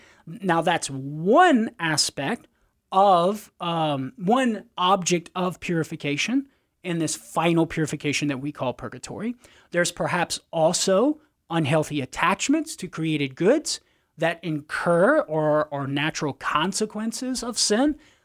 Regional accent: Louisiana, United States; accent: Cajun; Oh, I thought you were picking on my Cajun accent.

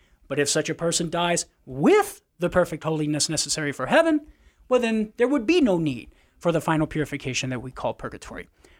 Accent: Louisiana, United States; accent: Cajun; Oh, I thought you were picking on my Cajun accent.

